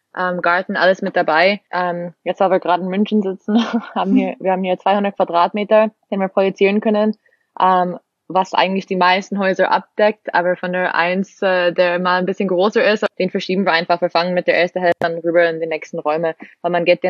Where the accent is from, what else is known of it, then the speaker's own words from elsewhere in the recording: Canada; bin Kanadierin, 26 Jahre alt